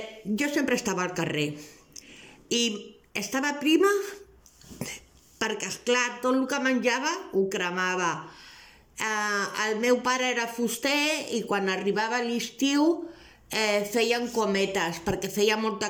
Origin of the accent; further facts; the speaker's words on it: Barcelona, Catalonia, Spain; tinc 64 anys i sóc de Barcelona.